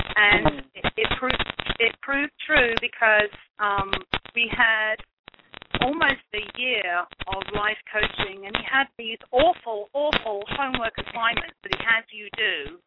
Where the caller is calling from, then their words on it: Escanaba, Michigan, United States; I'm calling from Escanaba in Michigan.